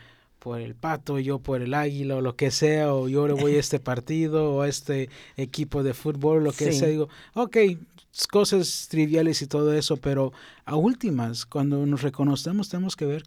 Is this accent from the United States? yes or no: yes; Texas, United States; no, pues yo soy americano, mexicano, soy tejano, que me gusta decir que soy tejano